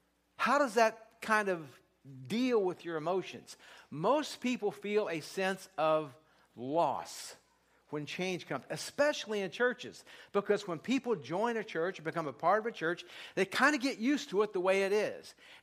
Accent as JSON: {"language": "English", "region": "Ohio", "country": "United States", "tie": "born or raised there", "said": "I grew up a baseball fan. I grew up in Ohio where the Cincinnati Redlegs were my poster on my wall."}